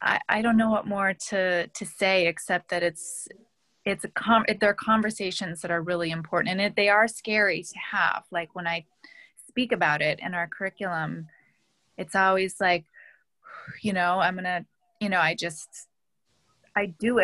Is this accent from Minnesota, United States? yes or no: yes; Minneapolis, Minnesota, United States; fighting for justice in Minneapolis, which is my hometown as well.